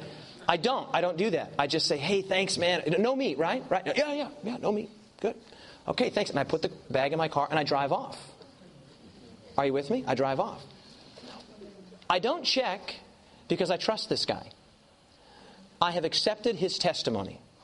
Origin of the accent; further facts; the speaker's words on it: United States; So I was like, no, I'm from the States.